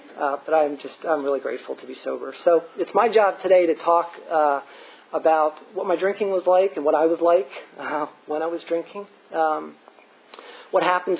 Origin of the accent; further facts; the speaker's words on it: Lancaster, Pennsylvania, United States; I grew up in Lancaster, Pennsylvania. I'm one of three boys. I'm the oldest.